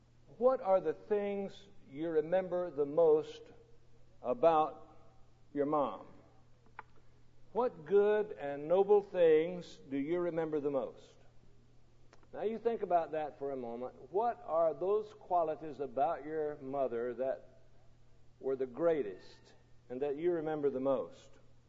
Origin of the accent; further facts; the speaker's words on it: Mississippi, United States; Now, down south where I was raised in Mississippi, on Mother's Day, everybody wears a rose on their dress or on their lapel on Mother's Day.